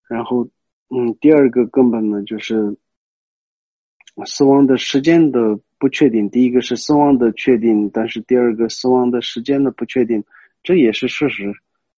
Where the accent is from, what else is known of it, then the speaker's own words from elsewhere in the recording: Qinghai-Tibet Plateau, China; 连我们家乡在青藏高原嘛，那个地方能有什么洪水啊？